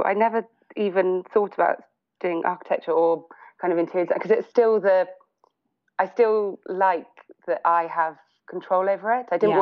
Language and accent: English; South West England, United Kingdom; So I grew up in Somerset, so literally probably 3 hours south of there, right by the sea